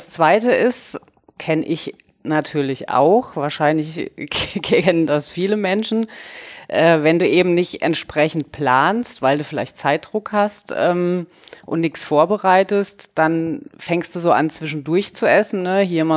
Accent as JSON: {"language": "German", "region": "Southern Germany", "country": "Germany", "said": "ich komme ja aus dem Süden Deutschlands."}